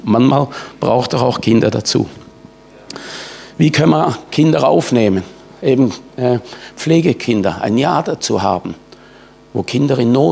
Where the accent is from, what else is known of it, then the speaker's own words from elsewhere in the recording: Switzerland; now in Germany; Wir haben immer gleich viele Leute, weil so viele immigrieren dann. Wie ich als Schweizer zum Beispiel.